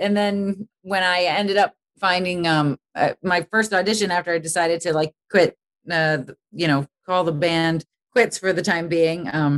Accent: Boston, Massachusetts, United States; I really okay. wanted to go to Berklee growing up in Boston.

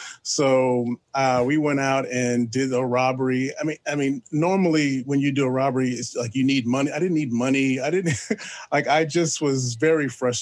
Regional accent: New York City, New York, United States; Okay, well, I am from New York City. I was born in Manhattan.

